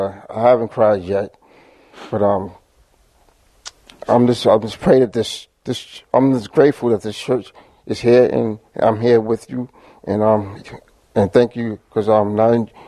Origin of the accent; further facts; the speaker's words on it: Boston, Massachusetts, United States; I'm from Boston.